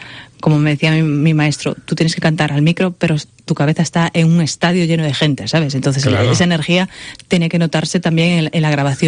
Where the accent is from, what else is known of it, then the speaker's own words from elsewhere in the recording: Galicia, Spain; yo soy gallega, pero estoy muy influenciada por Portugal, porque soy media portuguesa. Soy de muy cerquita del margen de Portugal